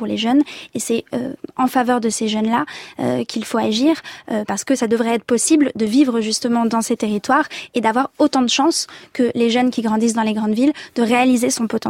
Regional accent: Auvergne-Rhône-Alpes, France; Moi, j'ai grandi dans l'Allier.

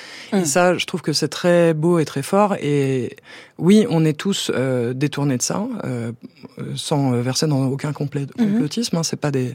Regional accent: Alfortville, Île-de-France, France; j'ai grandi à Alfortville, donc qui est une commune qui est limitrophe de Paris.

